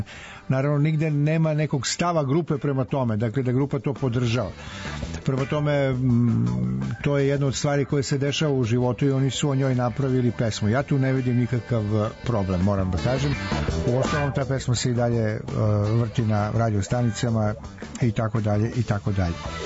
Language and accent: Serbian; Smederevo, Podunavlje District, Serbia; born there; Ja sam rođen u Smederevu pa to znam